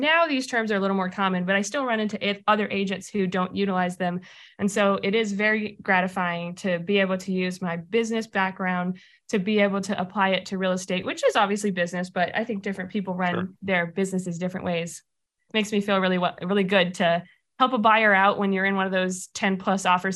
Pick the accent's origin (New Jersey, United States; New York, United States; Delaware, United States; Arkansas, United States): Arkansas, United States; I went back to my home state of Arkansas